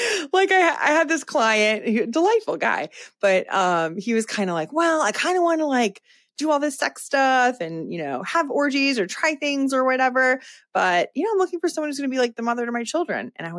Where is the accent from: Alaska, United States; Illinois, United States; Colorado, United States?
Illinois, United States; Chicago; I think, you know, you said you're in Chicago. I'm from Chicago.